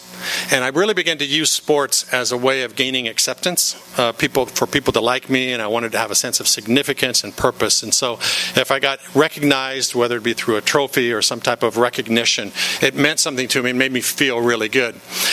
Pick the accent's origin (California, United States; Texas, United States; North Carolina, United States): California, United States; La Habra; I grew up in La Habra. North Orange County.